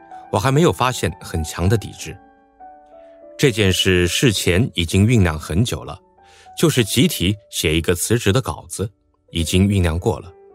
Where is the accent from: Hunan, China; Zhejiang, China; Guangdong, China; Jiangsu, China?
Guangdong, China; 我正好是冬春之交过去的，作为一个广东人，特别能体会市场部同事的不容易。